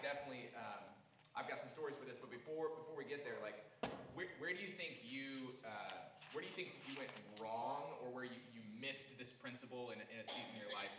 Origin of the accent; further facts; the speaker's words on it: Virginia, United States; I was from Virginia. I went to UT Knoxville, go Vols.